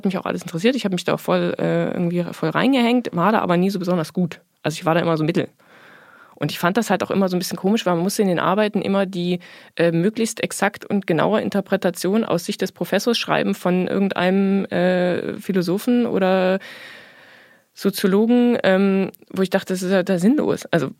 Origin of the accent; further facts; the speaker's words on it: Erfurt, Thuringia, Germany; born there; ich bin geboren in der DDR, in Erfurt. Und meine Mutter auch.